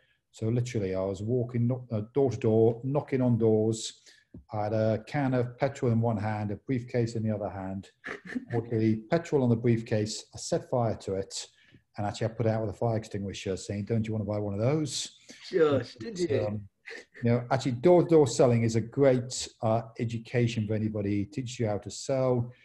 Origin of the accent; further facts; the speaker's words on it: South East England, United Kingdom; born there; also born or lived in Malaya / Germany; So my dad was in the army. So as a young kid, lived all around the world. So I was born in Hampshire, but I lived there for a few months. So can't remember that at all. Lived in Malaya, lived in Germany, came back to England.